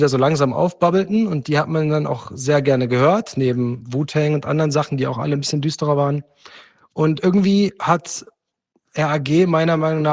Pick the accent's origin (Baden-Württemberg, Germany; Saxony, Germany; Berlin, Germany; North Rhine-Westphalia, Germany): North Rhine-Westphalia, Germany; am Niederrhein, da wo ich herkomme, was so quasi so ein grüner Vorort vom Ruhrgebiet ist, an der holländischen Grenze.